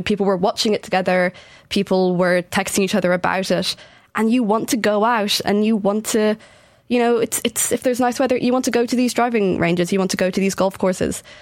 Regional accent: Ireland; one aspect of it is that we're Irish and we get very excited when an Irish person does well in anything.

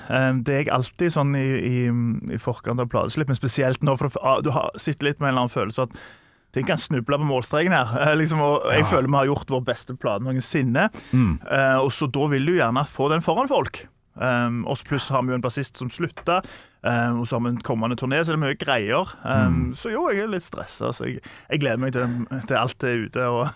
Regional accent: Tananger, Rogaland, Norway; Jeg vokste opp på Tananger, i Sola.

